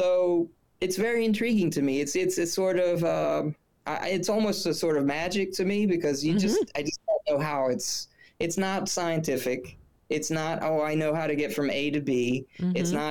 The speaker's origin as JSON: {"language": "English", "region": "West Virginia", "country": "United States", "said": "A lot of my fiction is set in my home state of West Virginia, although I have a lot of fiction which I've finished and looking for publishers that's not about West Virginia and Appalachia."}